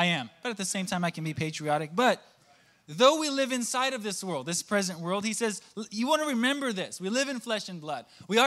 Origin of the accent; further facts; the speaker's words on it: United States; Look, I'm an American through and through, okay? My wife got me to like apple pie. I love the flag.